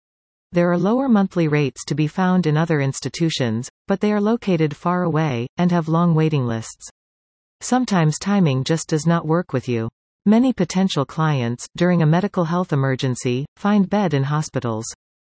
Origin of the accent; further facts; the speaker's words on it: Bradford, Ontario, Canada; in my hometown of Bradford, Ont.